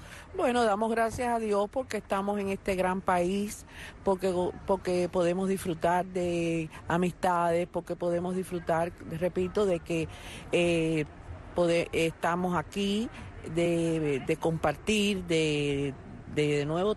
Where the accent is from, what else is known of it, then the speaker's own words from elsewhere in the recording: Havana, Cuba; now in United States; De La Habana.